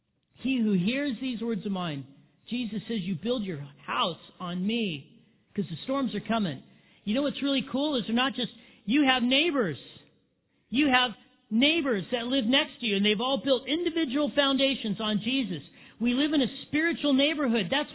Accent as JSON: {"language": "English", "town": "Big Bear", "region": "California", "country": "United States", "tie": "born or raised there", "said": "And I remember times as a kid growing up in Big Bear."}